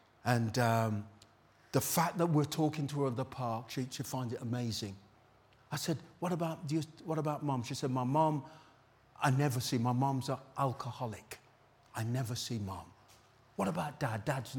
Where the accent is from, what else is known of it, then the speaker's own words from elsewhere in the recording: United Kingdom; Can't say, we're British, we don't respond like that.